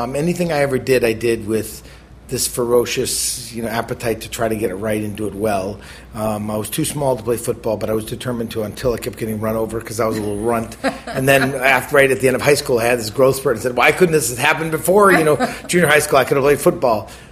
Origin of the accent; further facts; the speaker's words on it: Milwaukee, Wisconsin, United States; So I grew up in Milwaukee, and I needed money to take girls out on dates